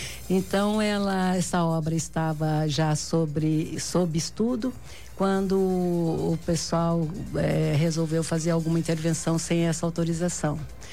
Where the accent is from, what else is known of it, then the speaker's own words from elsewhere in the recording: Guaratinguetá, São Paulo, Brazil; born there; moved away; also born or lived in Brasília / Rio de Janeiro; Sim, sou nascida em Guaratinguetá. Saí daqui muito jovem, fui morar em Brasília para estudar, trabalhar. E depois casei, fui morar no Rio de Janeiro e depois fui morar novamente em Brasília.